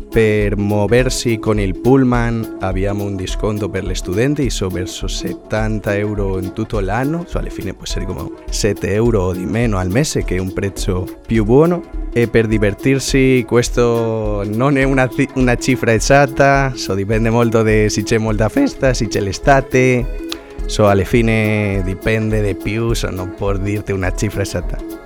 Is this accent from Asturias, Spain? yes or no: yes; Oviedo, Asturias, Spain; Italian is a second language; now in Cagliari, Italy; io che vengo dalla Spagna e la mia città che è Oviedo è la più pulita della Spagna